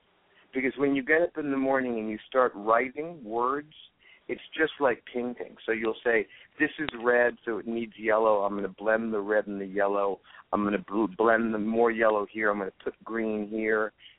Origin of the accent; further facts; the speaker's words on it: Hollywood, California, United States; But that was a different Hollywood. But I grew up in Hollywood.